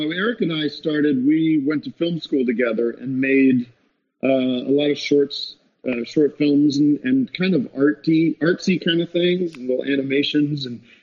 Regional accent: Allentown, Pennsylvania, United States; But I also found out he was from my hometown or sister town. I'm from Allentown. He's from Bethlehem.

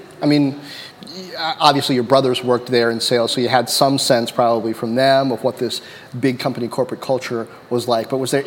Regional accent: Brooklyn, New York, United States; I was born in New York, grew up in Brooklyn until I was 8 and a half.

